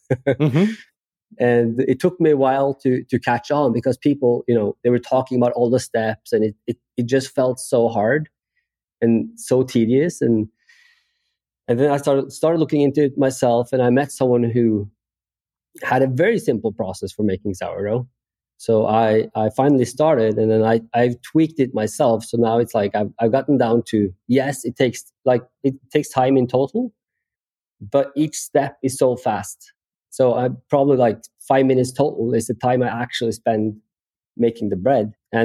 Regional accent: Oslo, Norway; English is a second language; I'm from Oslo, Norway, so I like the airport in Oslo.

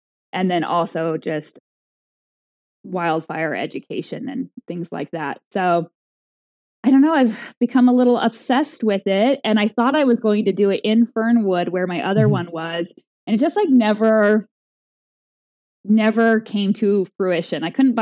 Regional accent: Idaho, United States; I'm from Idaho. I live in Idaho, and this was my first Idaho build.

